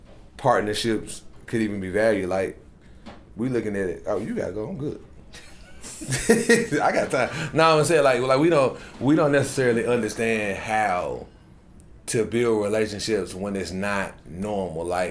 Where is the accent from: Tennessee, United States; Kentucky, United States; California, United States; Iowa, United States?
Tennessee, United States; Memphis; I'm from Memphis. Like, almost every time we walk into the room, we tell people we from Memphis. Oh, yeah, man, you know I'm from Memphis.